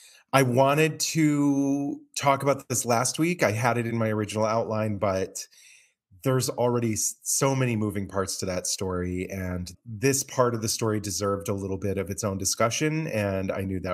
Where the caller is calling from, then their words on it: Detroit, Michigan, United States; And I'm coming to you from Detroit, Michigan, where I record on land belonging to the Ottawa, Potawatomi, Wyandot, and Ojibwe Nations.